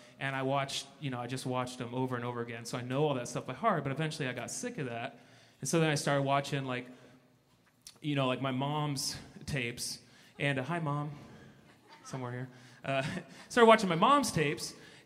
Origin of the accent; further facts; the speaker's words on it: Dallas Center, Iowa, United States; when I was a little boy, living, growing up in Dallas Center, Iowa